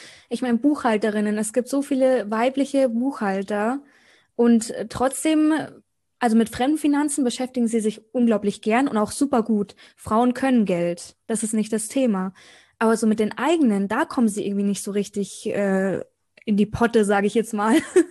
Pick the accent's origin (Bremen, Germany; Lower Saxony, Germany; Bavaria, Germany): Bavaria, Germany; Munich; Also, ich komme aus München. Ist heute mein erster Podcast.